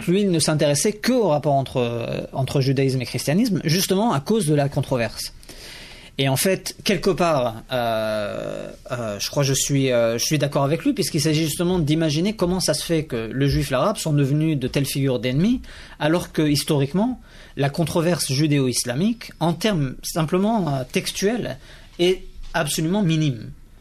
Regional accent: France; accent: French; moved away as an adult; je suis arrivé avec mon accent français aux États-Unis et les gens m'ont dit ah vous êtes français

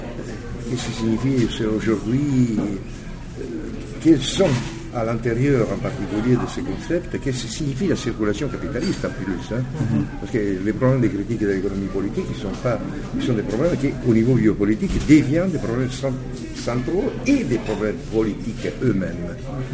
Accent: Paris, Île-de-France, France; moi, je viens de Paris, non ?

